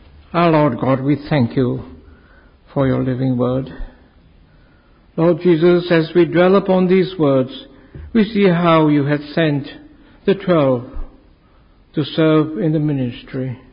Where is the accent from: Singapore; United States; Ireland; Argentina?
Singapore; I was born and bred in Singapore, and when I return to Singapore, I often meet friends, classmates